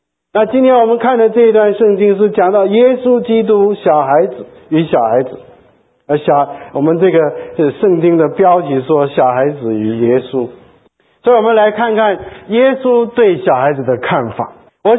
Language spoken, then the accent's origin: Chinese; China; 我们这一代的中国人